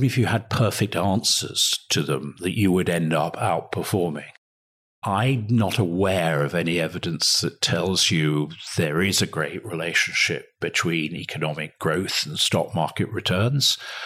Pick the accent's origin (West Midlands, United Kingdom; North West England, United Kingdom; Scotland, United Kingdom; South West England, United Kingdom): Scotland, United Kingdom; as a Scot, I can say confidently that Scotland will never win an international football tournament